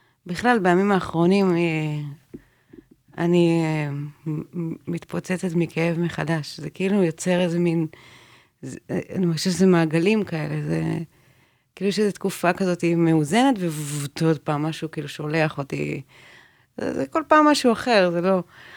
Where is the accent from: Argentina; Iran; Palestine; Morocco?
Palestine; Beit El, West Bank; now in Merhavia, Israel; גדלתי בבית אל, כיום אני גרה ב מושב מרחביה.